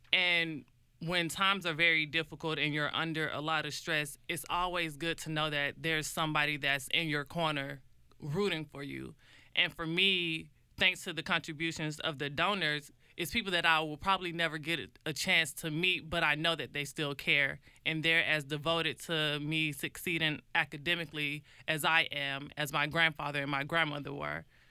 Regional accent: Georgia, United States; now in Washington, United States; Like I mentioned before, I'm from Georgia, so not having somewhere to stay in D.C. would drastically impact my abilities to excel academically.

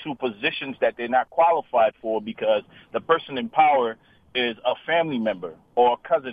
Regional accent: Sierra Leone; born there; this is a comment that I was born in Sierra Leone

